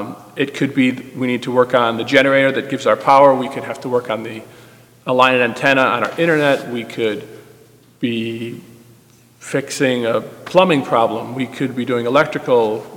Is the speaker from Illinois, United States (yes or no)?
yes; Park Ridge, Illinois, United States; moved away as an adult; now in Peru; I was born here in Park Ridge, raised here, attended Maine South, and then left for school, met my wife in Bolivia, and now we have the privilege of serving in Peru.